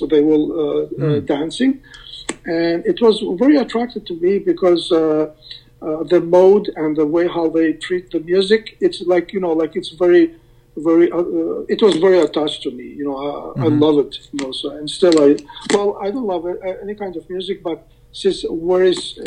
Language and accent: English; Mitrovica, Mitrovica District, Kosovo; English is a second language; And my hometown, Mitrovica, used to be a very well-known town that there were great musicians